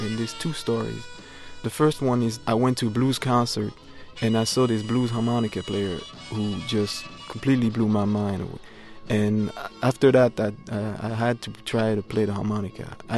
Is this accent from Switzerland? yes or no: yes; Geneva, Switzerland; I was born and raised in Switzerland, Geneva.